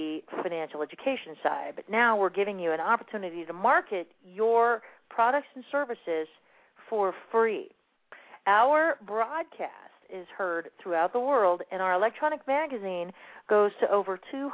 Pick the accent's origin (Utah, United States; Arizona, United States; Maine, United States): Arizona, United States; I'm not Russian. I am Romanian, and I am an American born and raised in good old Arizona.